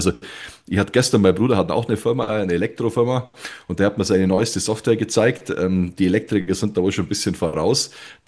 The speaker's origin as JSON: {"language": "German", "region": "Bavaria", "country": "Germany", "said": "als Allgäuer"}